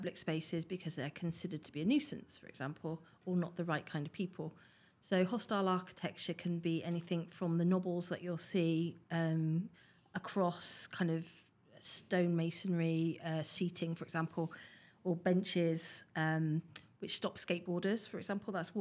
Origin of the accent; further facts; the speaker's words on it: Stroud, South West England, United Kingdom; now in Leeds, United Kingdom; from Leeds. Well, not I live in Leeds, but I'm from Stroud in Gloucestershire originally.